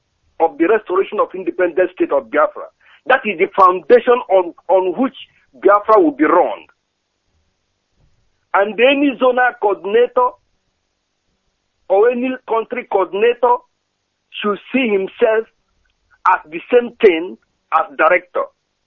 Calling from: Norway; consider yourself as a failure if you are in Norway. I'm speaking from Norway.

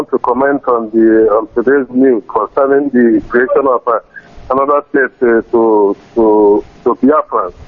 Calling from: Verona, Veneto, Italy; I'm calling from Verona, Italy.

